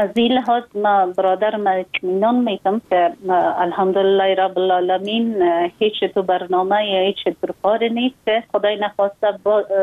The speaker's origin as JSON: {"language": "Persian", "country": "Afghanistan", "said": "من یک خانم مسلمان هستم، از افغانستان هستم"}